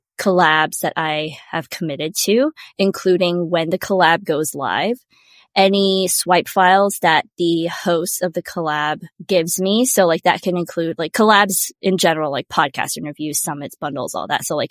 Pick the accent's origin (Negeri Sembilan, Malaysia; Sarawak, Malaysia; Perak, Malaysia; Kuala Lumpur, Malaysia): Kuala Lumpur, Malaysia; now in Tampa, United States; I am based in sunny Tampa, Florida, but I am originally from Kuala Lumpur, Malaysia.